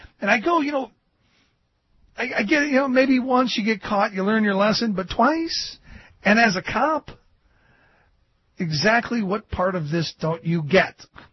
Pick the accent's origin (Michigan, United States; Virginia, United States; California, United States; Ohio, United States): Ohio, United States; And in my hometown, you know, I've had some run-ins, but you don't expect this. On Tuesday, Cuyahoga County Sheriff's Deputy Paul Lawrence was arrested